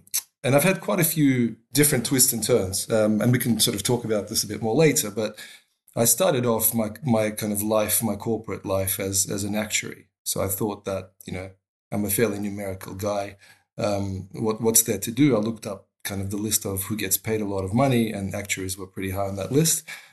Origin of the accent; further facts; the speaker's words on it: Australia; moved away as an adult; also born or lived in Moscow, Russia; I was born in Moscow, but my parents moved to Australia when I was pretty young. I was about 11. And then I grew up there. And I spent half of my career there. And then at the age of 30, I left again.